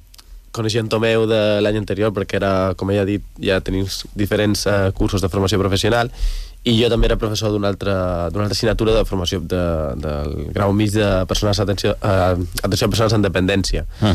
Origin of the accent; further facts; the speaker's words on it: Barcelona, Catalonia, Spain; jo venc de Barcelona i el meu barri de Barcelona també era un barri molt obrer, molt Sant Andreu